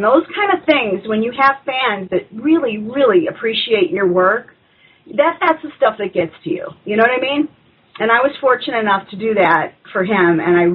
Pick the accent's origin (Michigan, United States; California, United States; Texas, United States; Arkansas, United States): California, United States; San Francisco; But I'm from the San Francisco area originally, so my family and friends there from back home will also be able to see the movie.